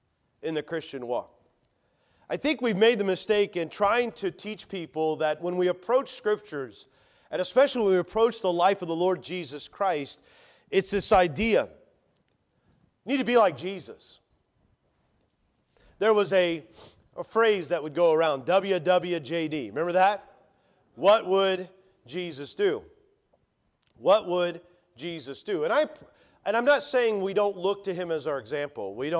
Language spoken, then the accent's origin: English; Chicago, Illinois, United States; I grew up in Chicago in the 90s.